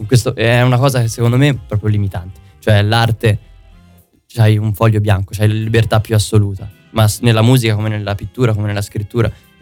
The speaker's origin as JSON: {"language": "Italian", "town": "Castiglione della Pescaia", "region": "Tuscany", "country": "Italy", "said": "venne costruita proprio a Castiglione della Pescaia, che è il paese da dove provengo."}